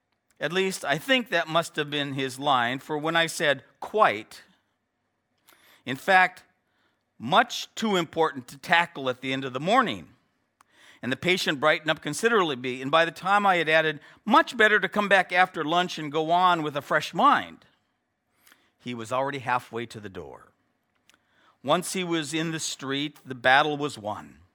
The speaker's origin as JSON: {"language": "English", "country": "United States", "said": "Now, I'm from the United States, and in northern Minnesota and in New England"}